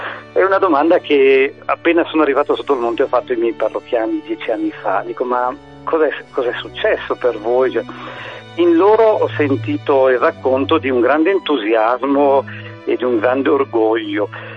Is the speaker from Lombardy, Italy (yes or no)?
yes; Bergamo, Lombardy, Italy; io come bergamasco sono cresciuto con Papa Giovanni